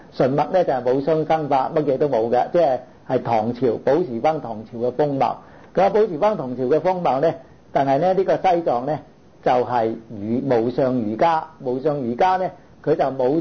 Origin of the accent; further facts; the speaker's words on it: China; 我哋中國人咧叻到問啊